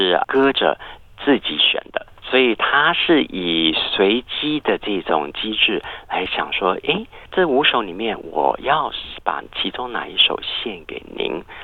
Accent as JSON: {"language": "Chinese", "region": "Taichung", "country": "Taiwan", "tie": "born or raised there", "said": "在60年代的时候，我是在台湾成长的。那时候我妈妈我爸爸我们是住在台中"}